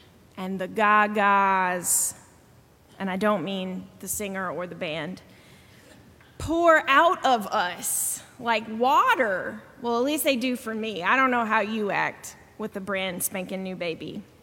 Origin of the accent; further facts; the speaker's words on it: the South, United States; Now, I grew up in the South, so I'm going to say her kinfolk.